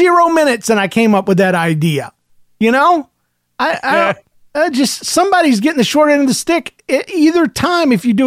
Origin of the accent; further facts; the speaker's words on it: Indiana, United States; I tell you, I'm from Indiana, and the bees are bad to the bone, but not to me.